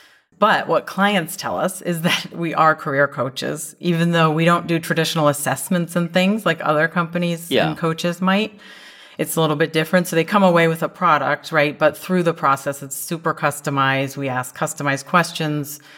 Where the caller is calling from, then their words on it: Vilnius, Vilnius County, Lithuania; I'm calling from Vilnius, Lithuania.